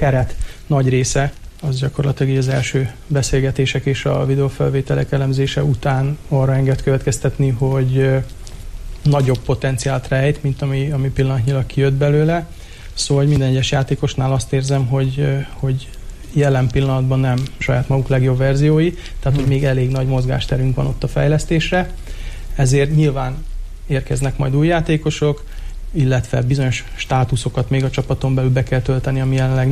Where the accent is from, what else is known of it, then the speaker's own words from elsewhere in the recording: Vojvodina, Serbia; itt alapvetően délvidéki származású vagyok, tehát Szerbiába jöttem